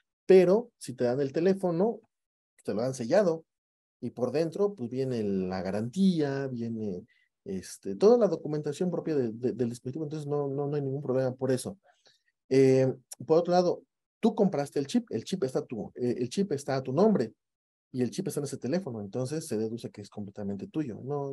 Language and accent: Spanish; Veracruz, Mexico; Soy jarocho